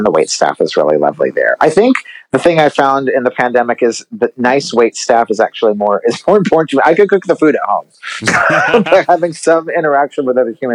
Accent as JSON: {"language": "English", "region": "California", "country": "United States", "tie": "born or raised there", "said": "And I grew up in California on the Pacific"}